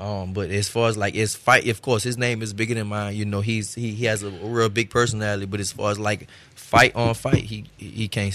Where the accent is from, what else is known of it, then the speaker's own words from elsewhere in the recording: New Orleans, Louisiana, United States; now in Houston, United States; And it is in my home state. And the perfect thing is, it's halfway. Houston. I live in Houston. I'm from New Orleans.